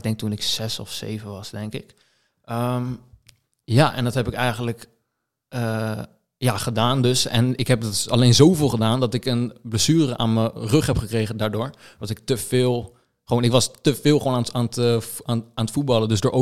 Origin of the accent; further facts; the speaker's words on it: Vleuten, Utrecht, Netherlands; Ik ben 19 jaar. Ik kom uit Vleuten. Dat is ook in Utrecht. Dat is lekker dichtbij.